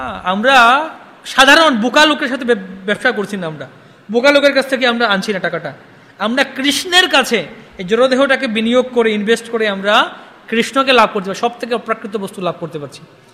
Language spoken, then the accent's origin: Bangla; Kolkata, West Bengal, India; আমি ক্যালকাটা বয়ে, আমি কলকাতার ছেলে, আমাকে ঠকাতে পারবে না